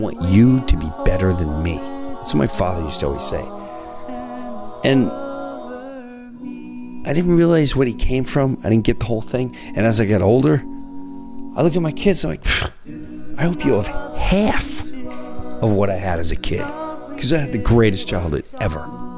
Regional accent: Long Island, New York, United States; because I grew up in Long Island, and my parents were really blue collar.

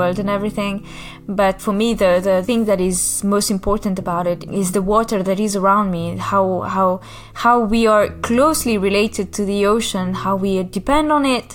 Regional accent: Mauritius; because I come from Mauritius

